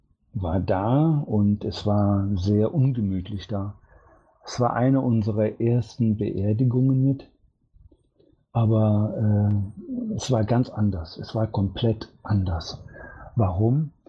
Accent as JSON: {"language": "German", "town": "Cologne", "region": "North Rhine-Westphalia", "country": "Germany", "accent": "Cologne", "said": "der hatte sogar unseren Kölner Dialekt angenommen, und ich bin eine Kölsche Jung"}